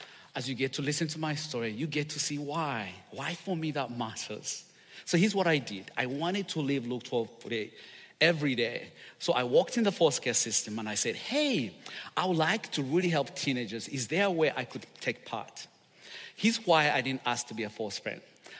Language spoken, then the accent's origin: English; Uganda; now in United States; yes, I'm from Uganda, but today I'm representing the little ones in Cambodia that you love so much.